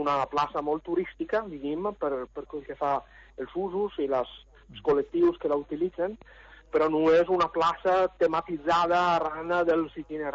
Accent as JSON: {"language": "Catalan", "town": "Venice", "region": "Veneto", "country": "Italy", "second_language": "Catalan", "said": "Jo soc de Venècia."}